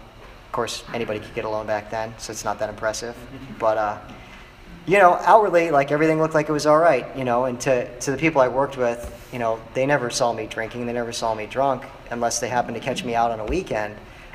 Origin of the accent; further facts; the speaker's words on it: Naples, Florida, United States; I grew up in Naples, a couple hours south on this coast, and went to USF at Tampa